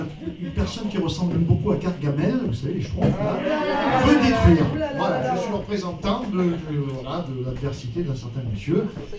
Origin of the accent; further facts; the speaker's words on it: Marseille, Provence-Alpes-Côte d'Azur, France; je viens de Marseille, mais … Marseille, c'est bizarre quand même. C'est vrai que je suis né dans un pays où je parlais italien avec mon père, français avec ma mère, arabe avec mes copains dans la rue.